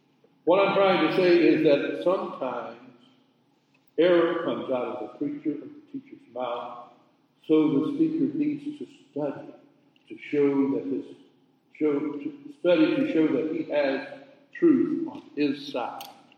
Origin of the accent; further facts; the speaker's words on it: South Carolina, United States; a church down in South Carolina. I could name the church, but I'm not going to do it. It was in my hometown.